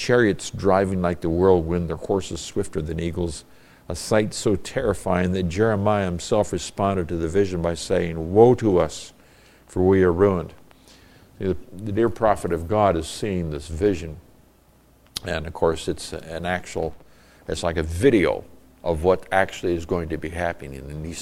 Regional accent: Nigeria; When I was growing up in Nigeria, we had what was known as the Harmattan.

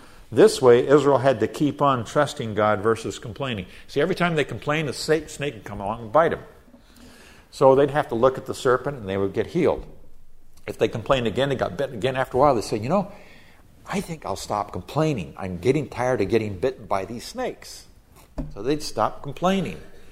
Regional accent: Nigeria; I grew up in Nigeria, West Africa. We have a lot of poisonous snakes

